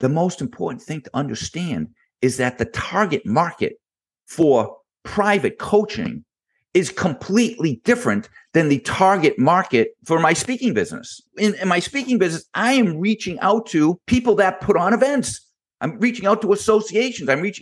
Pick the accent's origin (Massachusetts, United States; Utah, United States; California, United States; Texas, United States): Massachusetts, United States; Boston; I am from Boston and I love all of my Boston sports.